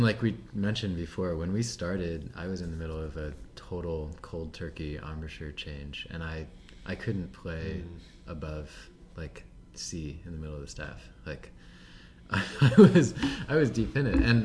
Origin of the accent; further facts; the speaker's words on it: Seattle, Washington, United States; We're from Seattle, I mean, come on.